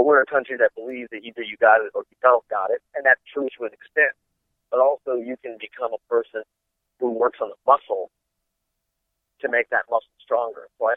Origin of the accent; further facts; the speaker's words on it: Las Vegas, Nevada, United States; Because I grew up in the Vegas that was, there was a point where they tried to make Vegas like, it was like the 90s, and they started to sell Vegas as a family destination.